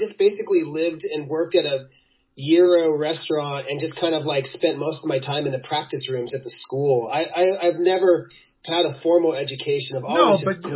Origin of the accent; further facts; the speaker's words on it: Los Angeles, California, United States; born there; I was born in Los Angeles.